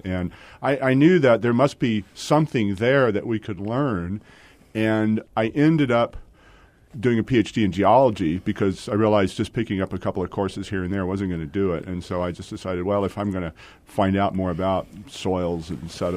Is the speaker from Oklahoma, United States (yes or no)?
no; San Antonio, Texas, United States; I grew up in San Antonio, and I was always interested in the past.